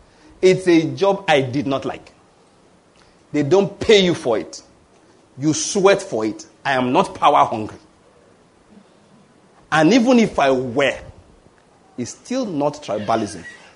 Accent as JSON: {"language": "English", "region": "Ondo", "country": "Nigeria", "said": "Of course, I'm the one from Ondo State. And this is Nigeria."}